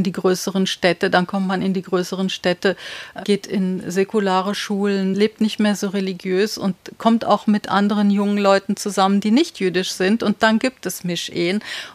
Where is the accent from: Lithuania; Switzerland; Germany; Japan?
Switzerland; accent: Swiss German; Ich bin Schweizerin und rede Schweizerdeutsch. Ich kann auch Jiddisch sprechen